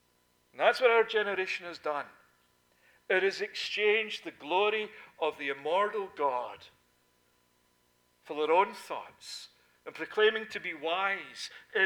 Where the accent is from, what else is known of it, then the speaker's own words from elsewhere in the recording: Scotland, United Kingdom; I remember as a kid, growing up in Scotland